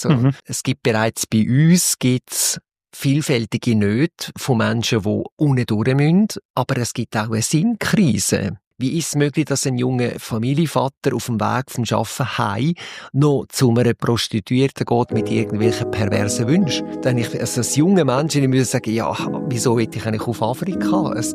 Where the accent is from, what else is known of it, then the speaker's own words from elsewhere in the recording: St. Gallen, Switzerland; ich habe meine Heimat hier. Ich bin auch aufgewachsen in der Nähe von Rapperswil. Bin wieder hierher gekommen vor 4 Jahren. Ins Kapuzinerkloster, als Kapuziner, und lebe tatsächlich an diesem wunderschönen, idyllischen Ort.